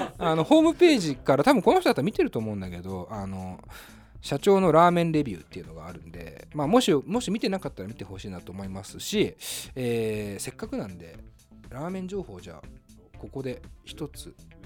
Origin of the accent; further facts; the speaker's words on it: Setagaya, Tokyo, Japan; 結局世田谷生まれ世田谷育ちの、音楽映画好きですから